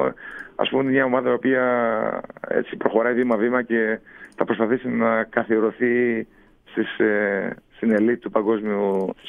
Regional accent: Greece; Γιατί και σαν Έλληνες είμαστε λίγο επιρρεπείς.

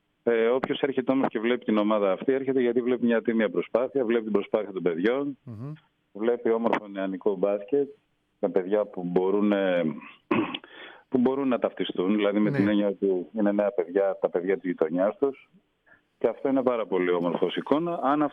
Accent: Volos, Thessaly, Greece; moved away; Ο Βόλος είναι μια πολύ όμορφη πόλη. Μετά από 32 περίπου χρόνια γύρισα στην πόλη μου.

